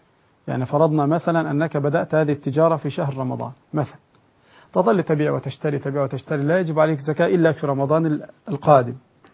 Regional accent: Egypt; نعم، في بعض البلاد عندنا في مصر وفي كثير من الدول يأكلون حقوق البنات

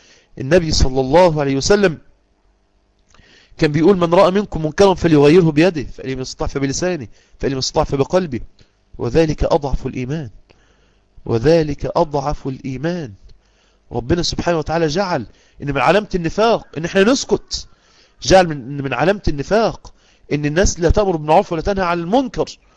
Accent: Egypt; واللي عايزينه الآن بينشروه عندنا في مصر فواحش ليل نهار

